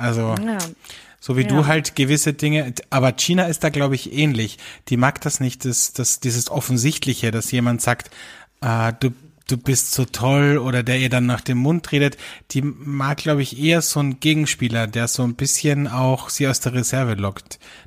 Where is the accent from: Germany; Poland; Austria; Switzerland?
Austria; Der hat einen Schmäh, wie man bei uns in Österreich sagt